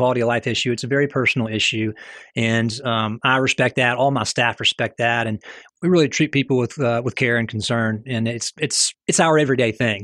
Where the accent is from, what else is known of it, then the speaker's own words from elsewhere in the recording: Mobile, Alabama, United States; I am a homeboy. I was raised here in Mobile from the age of about two onward.